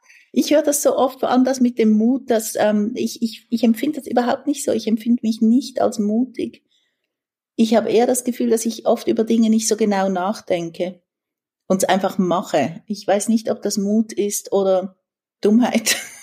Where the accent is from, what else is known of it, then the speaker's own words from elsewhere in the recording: Switzerland; now in San Francisco, United States; ich ecke in der Schweiz immer an, ich bin keine typische Schweizerin.